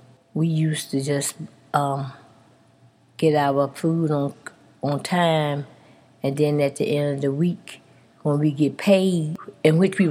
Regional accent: Spring Hill, North Carolina, United States; moved away as an adult; I grew up in North Carolina in a little town called Spring Hill. I was born there, and I lived there until 1957. That's when I left and came to Pennsylvania.

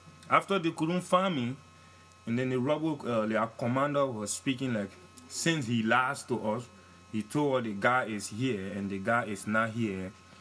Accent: Sakapie, Nimba County, Liberia; born there; I was born in Liberia, Sakapie, Nimba County.

